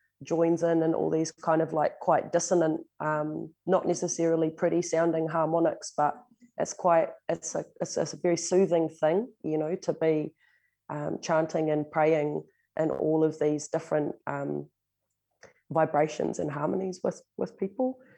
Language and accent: English; Wellington, New Zealand; first language Māori; teenager in Wellington, and I often felt really alienated growing up here. You know, te reo Māori was my first language